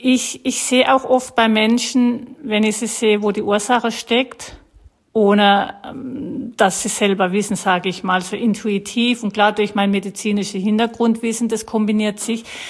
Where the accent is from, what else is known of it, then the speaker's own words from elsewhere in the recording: Schleswig, Schleswig-Holstein, Germany; Und ich komme ja aus der Gegend Schleswig.